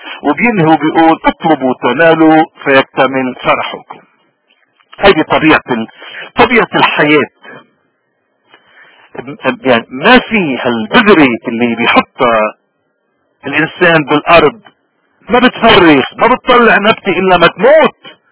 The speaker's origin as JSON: {"language": "Arabic", "country": "Lebanon", "said": "ونحن كمواطنين لبنانيين لاي فئه انتمينا، نحن هالنعمه اللي ربنا عطينا اياها بدنا نحافظ عليها، نعمه انه نكون لبنانيين"}